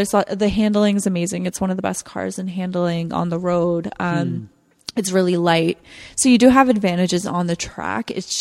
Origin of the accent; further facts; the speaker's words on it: Elmira, Ontario, Canada; I was born and raised in Waterloo, actually out in the country, out in Elmira.